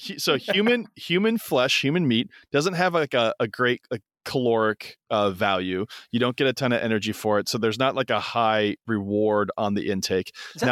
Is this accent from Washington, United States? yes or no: yes; Washington, United States; I'm from Washington State, what every hippie in Washington State does every day already